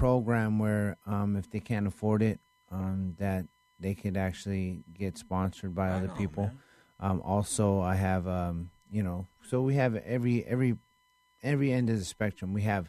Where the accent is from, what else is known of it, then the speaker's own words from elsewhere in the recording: Philippines; I am not a Philippine. I'm a Filipino.